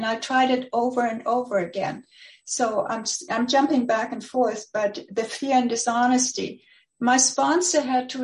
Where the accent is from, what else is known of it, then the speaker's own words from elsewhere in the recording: Germany; But when I grew up in Germany. That was a long time ago. When you look at my email, you can see 1939. So, you know, I'm 82 years old, which makes me the oldest one in the group.